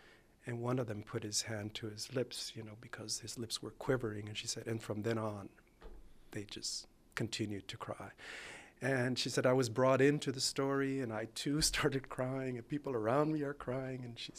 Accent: Laredo, Texas, United States; growing up in Laredo, Texas, Laredo, a border town.

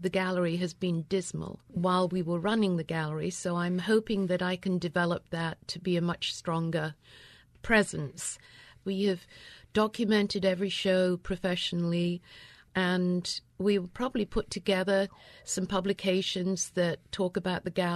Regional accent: North West England, United Kingdom; I grew up near Liverpool.

